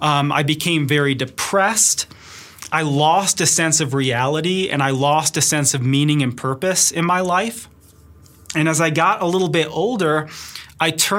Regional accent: Detroit, Michigan, United States; Growing up in Detroit, of course, I like all the Detroit sports teams. I'm a huge Michigan Wolverine fan. But now that I live in Colorado

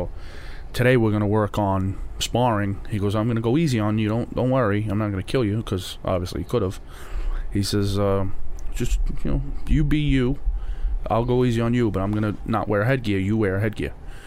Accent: Brooklyn, New York, United States; I know we grew up in Brooklyn, but...

